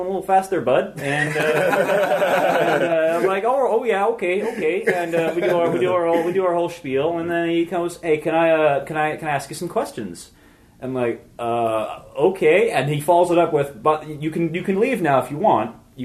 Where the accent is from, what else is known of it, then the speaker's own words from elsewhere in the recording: Canada; and I figured I'm Canadian, it's Canadian, why not?